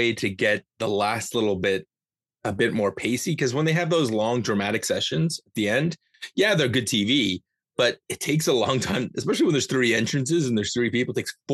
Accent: Canada; we're Canadian

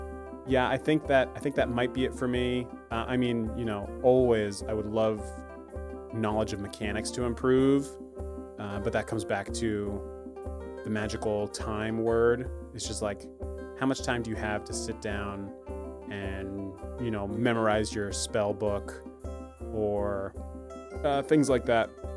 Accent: Scotland, United Kingdom; accent: Scottish; aside from the obvious answer of my Scottish accent

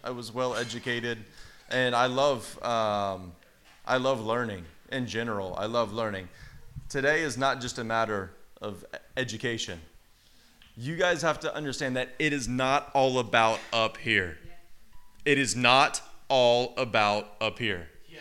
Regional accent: Texas, United States; America. Even worse, Texas. And I'm Texan.

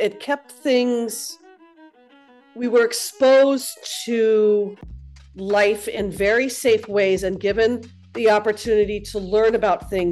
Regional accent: Aspen, Colorado, United States; But yeah, growing up in Aspen in the time that we did, and that's part of why I wanted to bring up the whole Vietnam thing and the generation thing.

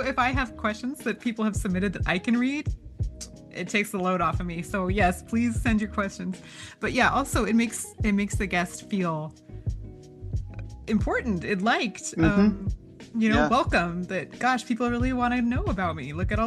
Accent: Oregon, United States; moved away as an adult; now in San Diego, United States; I've lived in San Diego itself longer than I've ever lived in any other city. And I grew up in Oregon. And I left Oregon when I was 18.

